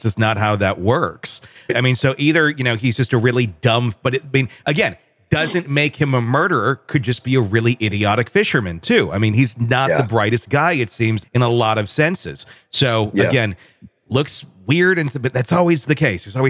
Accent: Wisconsin, United States; I'm from Wisconsin.

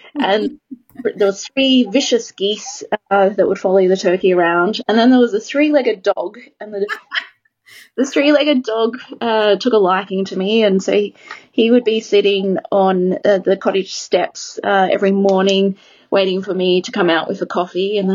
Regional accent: Australia; now in Copenhagen, Denmark; So I have dual citizenship. I'm Australian, and I have Italian heritage.

